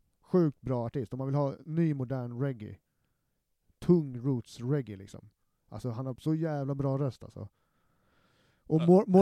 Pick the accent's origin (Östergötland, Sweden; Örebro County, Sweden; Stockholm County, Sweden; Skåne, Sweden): Stockholm County, Sweden; Stockholm; som stockholmare så är alltid relationen till Uppsala lite olika för folk.